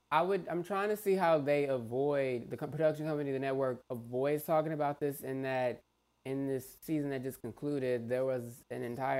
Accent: Texas, United States; Well, I actually just want a taco, to be honest. I'm from Texas.

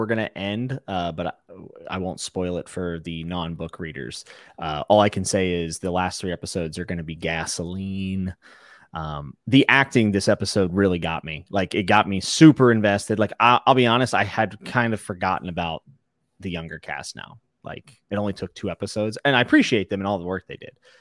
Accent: West Virginia, United States; I'm from West Virginia. I can say that. I used to live there.

